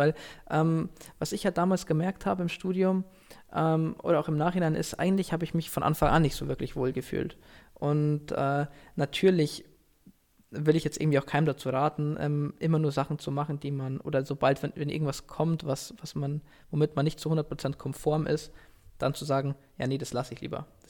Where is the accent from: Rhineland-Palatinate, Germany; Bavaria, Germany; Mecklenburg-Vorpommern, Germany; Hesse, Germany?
Bavaria, Germany; Also ich komme nicht aus München, sondern ich komme quasi aus dem Raum Nürnberg, Nürnberg-Regensburg.